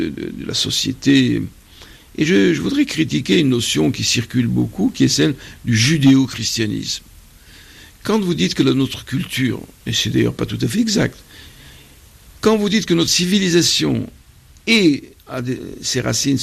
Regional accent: Tunisia; born there; moi je viens de Tunisie, c'est un pays, comme vous le savez, auquel je suis très attaché, où je suis né, auquel je dois beaucoup.

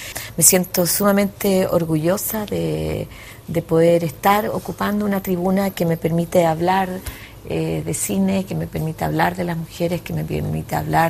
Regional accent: Chile; A mí me sorprende que en mi país haya tanta producción cinematográfica y de tanta calidad.

